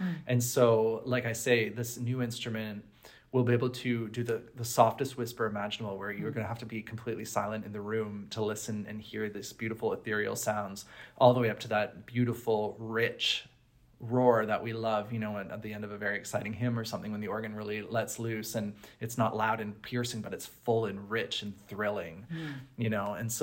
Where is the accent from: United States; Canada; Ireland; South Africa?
Canada; Bracebridge, Ontario; I grew up in Canada, as probably many of you know, and I grew up in this little town called Bracebridge, and it's about 150 miles north of Toronto. And I grew up attending the local United Church.